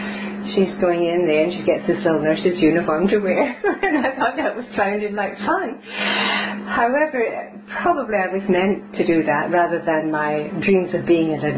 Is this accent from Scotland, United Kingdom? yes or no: yes; Glasgow, Scotland, United Kingdom; also born or lived in Edinburgh; I was born in Scotland, in Edinburgh, but was brought up in Glasgow because my father was killed during the war.